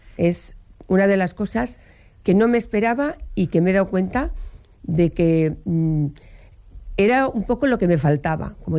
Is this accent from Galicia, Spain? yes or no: no; Seville, Andalusia, Spain; also born or lived in Barcelona; Yo soy hija de catedrático y hemos ido pues cambiando de ciudad. Nací en Barcelona, me crié en Sevilla, volví a Barcelona, San Cugat del Vallés y por fin empecé la carrera de medicina en Valencia.